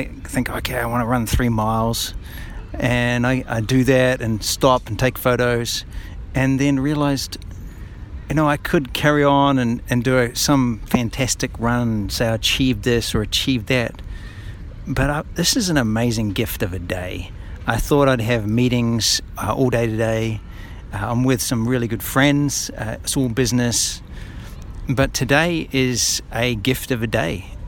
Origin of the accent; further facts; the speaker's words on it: New Zealand; moved away as an adult; now in United States; We came from New Zealand to Reading because we followed the voice of God.